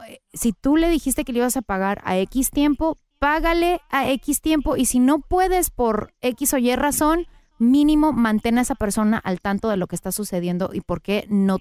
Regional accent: Los Angeles, California, United States; Somos dos locutores de Los Ángeles que se ponen a examinar lo que pasa en el mundo mundial

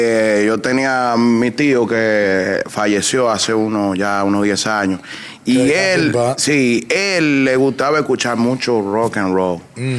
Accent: Santiago, Dominican Republic; also born or lived in San Francisco de Macorís; yo nací en San Francisco de Macorís. Pero yo me crié en Santiago.

